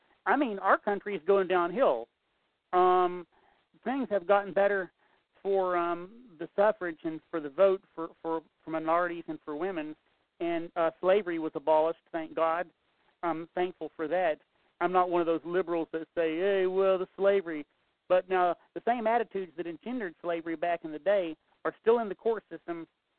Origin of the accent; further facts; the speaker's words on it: United States; Okay, I'm American, and I'm part Native American, and I love my country, and I'm a conservative and all that.